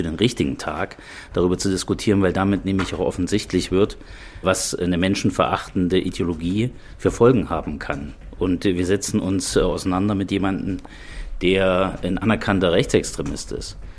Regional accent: Thuringia, Germany; Es geht natürlich um die Zukunft meiner Heimat. Für mich geht es natürlich auch darum, deutlich zu machen

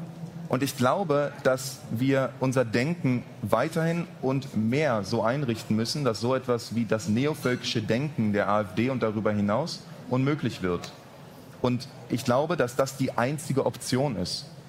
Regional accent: Berlin, Germany; In meiner Kindheit in Berlin der 90er Jahre

